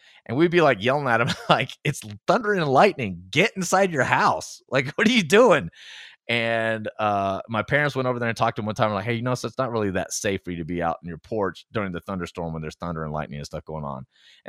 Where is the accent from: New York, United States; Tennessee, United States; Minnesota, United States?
Tennessee, United States; So I grew up in Tennessee.